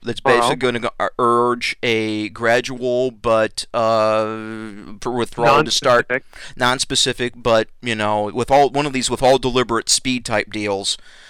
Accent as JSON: {"language": "English", "country": "United States", "said": "I mean, I'm an American. I want to be proud of my country."}